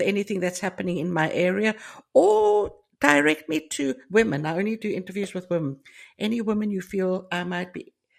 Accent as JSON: {"language": "English", "country": "Cyprus", "also_born_or_lived": "Greece", "accent": "Cypriot", "said": "When I was in Rhodes, my Cypriot accent didn't differ."}